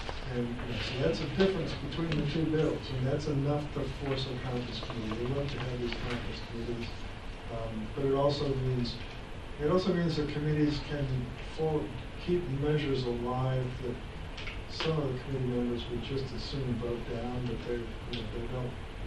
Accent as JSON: {"language": "English", "region": "New Jersey", "country": "United States", "tie": "born or raised there", "said": "The only reason I knew about it, because I grew up in New Jersey."}